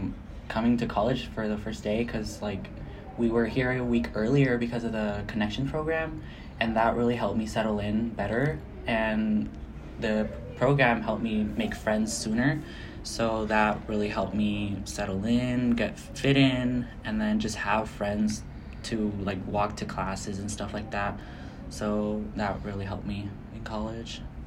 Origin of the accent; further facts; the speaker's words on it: Granby, Colorado, United States; I am from Granby, Colorado.